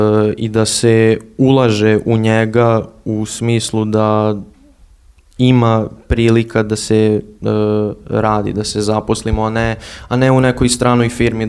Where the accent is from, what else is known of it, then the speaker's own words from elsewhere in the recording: Zrenjanin, Vojvodina, Serbia; ali želim da ostanem, pošto ovo je ipak moj rodni grad, ovde imam mnogo porodice, prijatelja i slično